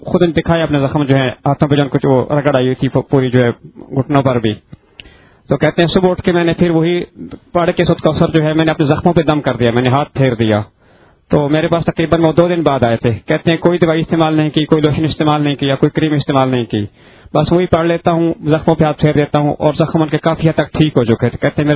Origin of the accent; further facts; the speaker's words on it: Mandi Bahauddin, Punjab, Pakistan; میرا تعلق منڈی بہاؤدین سے ہے